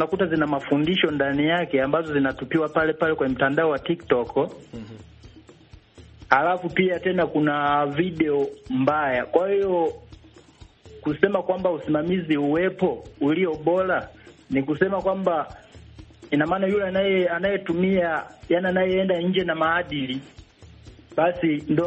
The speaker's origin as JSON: {"language": "Swahili", "town": "Manyovu", "region": "Kigoma", "country": "Tanzania", "said": "natokea Kigoma Manyovu."}